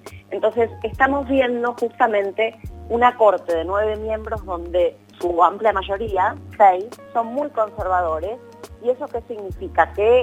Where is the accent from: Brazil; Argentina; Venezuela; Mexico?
Argentina; como argentina, ya no, como periodista, me emocionó mucho